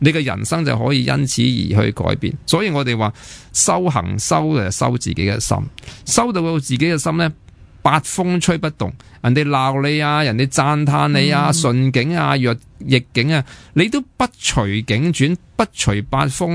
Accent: China; 系啊，我哋中国人就觉得红色就系吉祥啊嘛

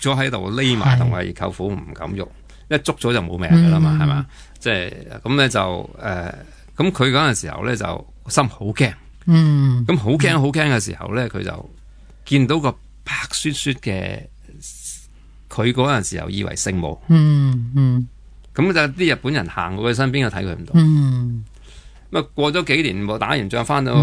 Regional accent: China; 咁而家去到西方社会，佢用翻我哋中国人嗰啲观音菩萨，

